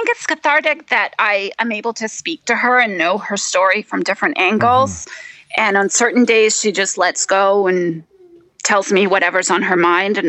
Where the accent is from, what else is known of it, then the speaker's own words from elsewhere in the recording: Toronto, Ontario, Canada; also born or lived in Colombia; I was the Colombian kid. We would summer back in Bogota. I spoke Spanish at home with my parents, even though I grew up in Toronto.